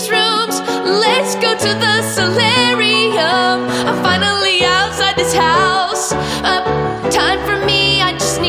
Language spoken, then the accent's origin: English; Rhode Island, United States; Man, I am not used to the humidity. As you know, yes. I grew up in Rhode Island.